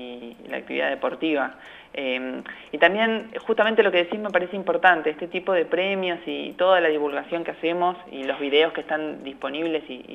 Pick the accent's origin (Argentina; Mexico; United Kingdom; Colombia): Argentina; Mar del Plata, Buenos Aires Province; Yo soy de Mar del Plata. Nací y criada en Mar del Plata.